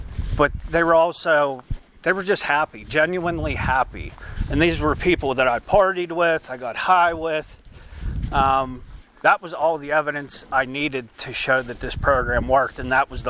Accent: Irwin, Pennsylvania, United States; from Penn Trafford, and I don't know if any of you know where that's at. It's in Irwin

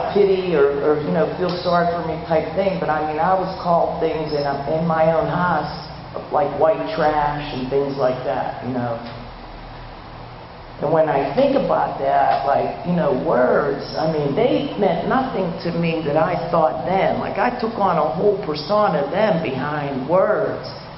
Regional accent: Pittsburgh, Pennsylvania, United States; I grew up over on Penn and Main Street, the cusp of Lawrenceville, Bloomfield, and Garfield, and I covered all areas by the time I was 10.

